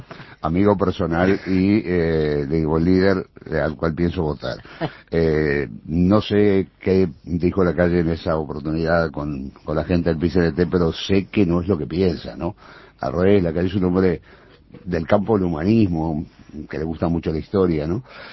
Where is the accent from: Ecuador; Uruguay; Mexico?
Uruguay; como buen uruguayo que soy, ¿no? Y sobre todo como blanco